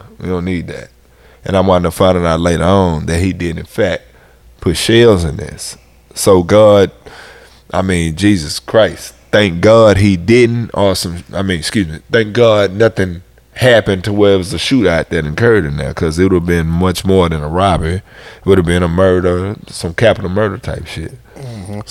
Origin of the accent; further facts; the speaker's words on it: Missouri City, Texas, United States; and I'm from Ridgegate. So we went back to the old part of Mo City